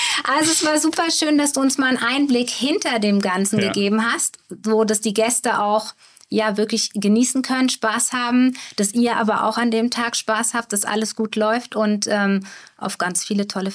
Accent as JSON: {"language": "German", "region": "Berlin", "country": "Germany", "said": "Also ich bin aus Berlin, ne? Da gab es halt auch kein Fasching."}